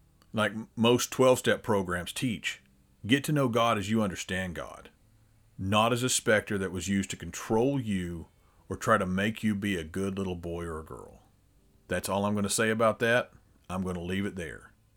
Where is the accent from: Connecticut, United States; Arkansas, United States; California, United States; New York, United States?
Arkansas, United States; if I can go from that little redneck kid growing up in Arkansas